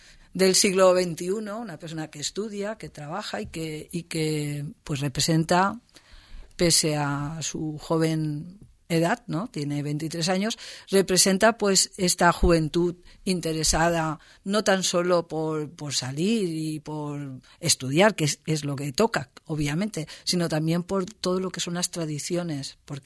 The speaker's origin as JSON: {"language": "Spanish", "town": "Castellón de la Plana", "region": "Valencian Community", "country": "Spain", "said": "yo soy de Castellón y cuando la oportunidad, mi oportunidad era poder estudiar. Y entonces en Castellón no había universidad."}